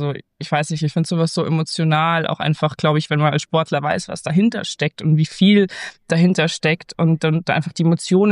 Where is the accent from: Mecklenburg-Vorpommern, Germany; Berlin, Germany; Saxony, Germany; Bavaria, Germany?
Bavaria, Germany; Munich; erstmal ist München natürlich meine Heimatstadt, von daher sage ich immer, es ist die beste Stadt.